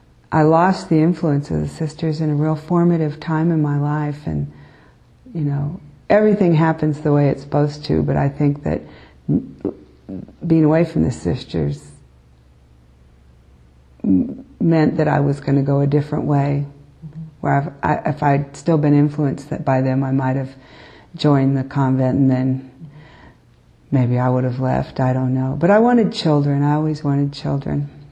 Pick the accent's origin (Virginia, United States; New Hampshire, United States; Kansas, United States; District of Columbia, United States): Kansas, United States; born there; But I was born in Kansas, and I was taught by the Benedictine sisters there from Atchison, Kansas, okay, and for 8 years.